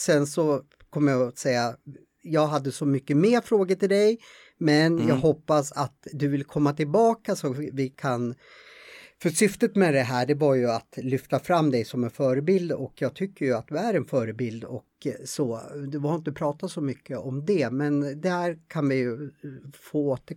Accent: Gävle, Gävleborg County, Sweden; Jag är ju uppvuxen i Gävle då

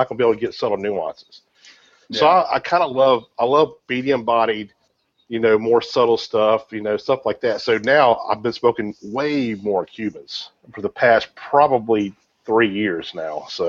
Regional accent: the South, United States; being a Southerner, you know, we drink a whole lot of sweet tea, right?

